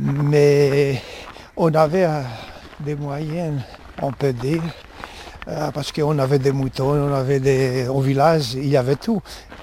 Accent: Greece; moved away as an adult; now in Switzerland; Alors, je suis originaire de la Grèce. Je suis arrivé en Suisse en mars 1973.

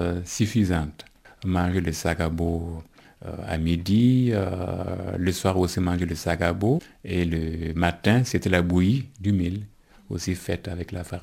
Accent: Burkina Faso; moved away as an adult; now in Switzerland; bonjour. Je suis originaire du Burkina Faso, j'ai 56 ans et cela fait bientôt 30 ans que je vis en Suisse

